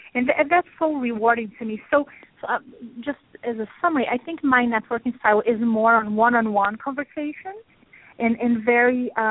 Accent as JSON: {"language": "English", "country": "Brazil", "tie": "born or raised there", "also_born_or_lived": "Italy / United Kingdom / Germany", "moved": "as an adult", "lives_now": "United States", "said": "I lived in many different countries. I grew up in Brazil, and I finished college there, lived in Italy, the UK, Germany, and I've been in the United States for about 8 years"}